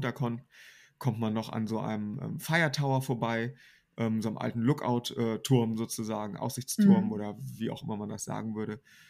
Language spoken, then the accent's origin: German; Northern Germany, Germany